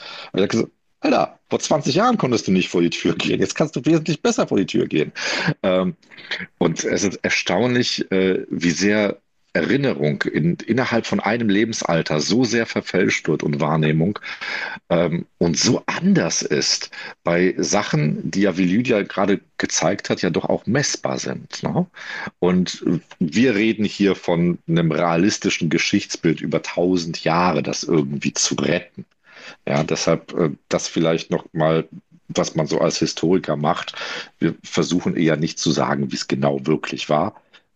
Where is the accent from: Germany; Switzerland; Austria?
Germany; Wuppertal, North Rhine-Westphalia; Ich bin in den 90ern in Wuppertal groß geworden. Eine absolut von der Mafia übernommene Stadt mit so richtig failed Gegenden, wo Einschusslöcher an den Wänden waren.